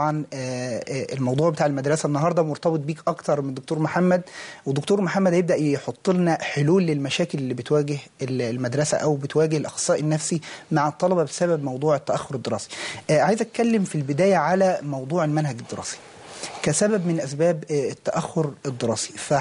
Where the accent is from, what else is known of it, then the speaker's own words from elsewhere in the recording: Egypt; ولكن احنا عايزين نناقش الفروق الفردية خاصة في مجتمعنا المصري